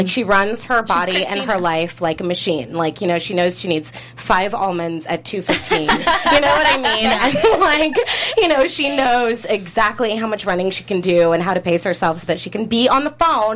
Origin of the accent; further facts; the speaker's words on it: Milwaukee, Wisconsin, United States; now in New York, United States; Well, I grew up in Wisconsin, but I moved here.